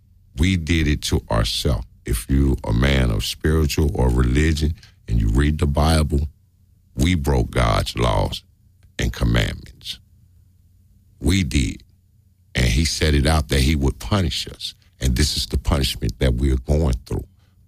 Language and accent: English; United States; born there; I'm not African American. I was born in America.